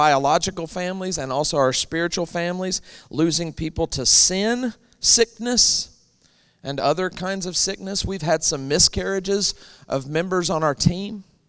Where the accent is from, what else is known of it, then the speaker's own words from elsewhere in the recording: Alabama, United States; So I was born and raised in Alabama all my life.